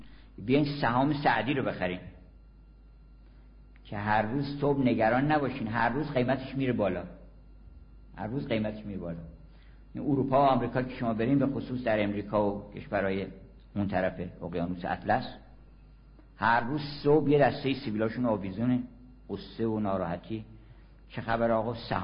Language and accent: Persian; Iran; born there; ما اولا که زبان فارسی که زبان مادریمون هست، این خیلی غنیمته، یه موهبت الهیه. از قضای روزگار ما اومدیم در ایران